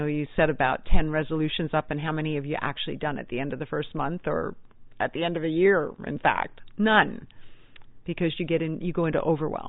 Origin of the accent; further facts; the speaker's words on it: Auchtermuchty, Scotland, United Kingdom; accent: Scots; I'm from Scotland, I shared my wee Scots accent here, from Ochtermochty again. But I'm from Scotland